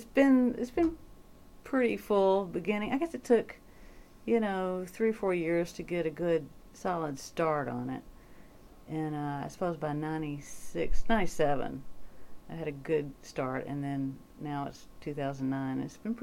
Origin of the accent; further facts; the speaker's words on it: Montgomery, Alabama, United States; now in Nashville, United States; I'm from Montgomery, Alabama. I grew up there. I went to University of Alabama when I, you know, right after high school